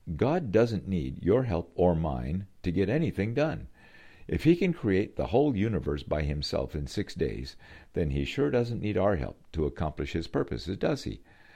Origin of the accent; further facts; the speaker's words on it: Haiti; also born or lived in Elkhorn, Wisconsin, United States; I was born in Elkhorn, Wisconsin, then taken to Haiti by my missionary parents when a very little boy in the early 1950s.